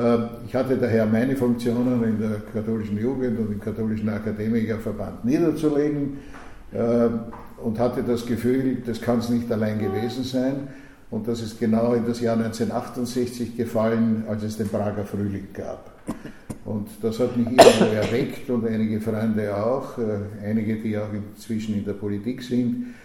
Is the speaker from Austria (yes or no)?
yes; Vienna, Austria; Ich bin in der Pfarre Lichtental groß geworden